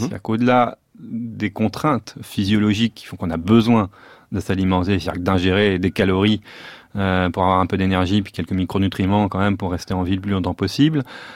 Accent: Paris, Île-de-France, France; j'ai pas grandi au Vietnam, j'ai grandi à Paris

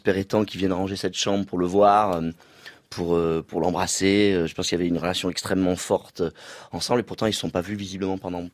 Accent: Aix-en-Provence, Provence-Alpes-Côte d'Azur, France; now in Paris, France; je suis parti d'Aix, je vis à Paris, je m'adapte.

